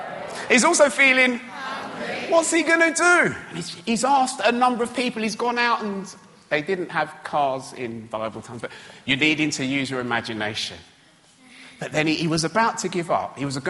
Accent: London, United Kingdom; when I was growing up in East London at school

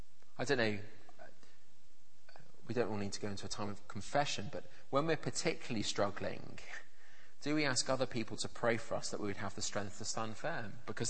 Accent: England, United Kingdom; And I said, as an Englishman, I just find it hard to concentrate.

